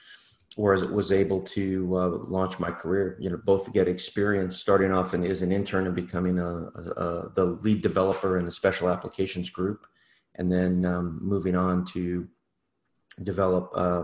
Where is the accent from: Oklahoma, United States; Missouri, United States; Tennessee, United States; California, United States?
California, United States; Covina; also born or lived in Santa Monica / Pacific Palisades; Initially grew up in the Santa Monica, Pacific Palisades area, and then my folks moved us out to a little city called Covina, where I really spent most of my formative years.